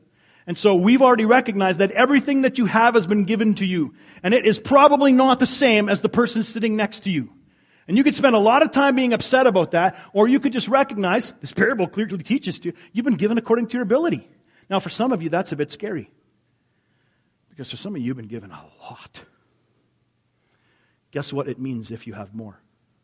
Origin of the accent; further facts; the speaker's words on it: United States; I know we're very American and we work very hard for all the things that we have